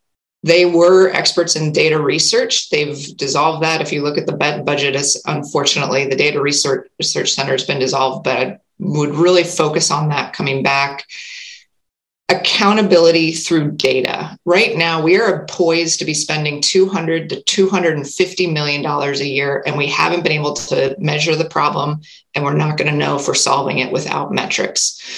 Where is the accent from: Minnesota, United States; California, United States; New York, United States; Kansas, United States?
Kansas, United States; Overland Park; I'm originally from the Midwest, outside of the Kansas City area. Grew up in Overland Park, Kansas.